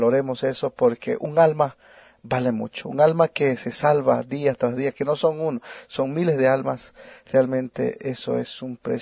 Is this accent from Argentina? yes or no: no; Bolivia; Y nosotros como bolivianos, como hermanos mayores